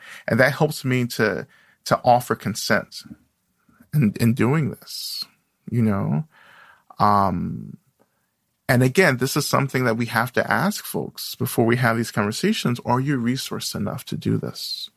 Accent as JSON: {"language": "English", "region": "Georgia", "country": "United States", "tie": "born or raised there", "said": "I grew up in the South in North Georgia, and still a lot of Klan activity"}